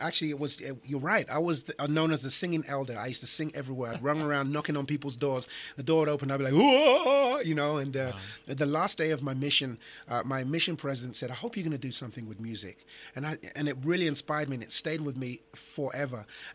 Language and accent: English; England, United Kingdom; accent: English; I felt like out of place for obvious reasons because my English accent, you know, it was really weird.